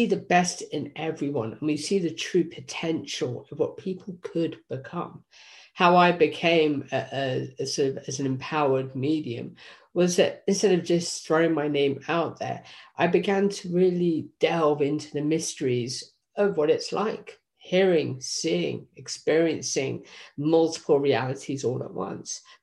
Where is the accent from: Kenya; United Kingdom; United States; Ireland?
United Kingdom; England; Originally, I was from England.